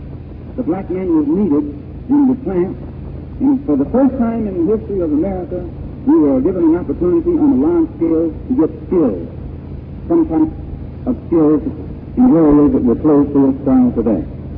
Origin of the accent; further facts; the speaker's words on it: Lansing, Michigan, United States; I grew up in Michigan, which is the North. And in the city where I lived, a place called Lansing, it was typical of most cities in this country in those days.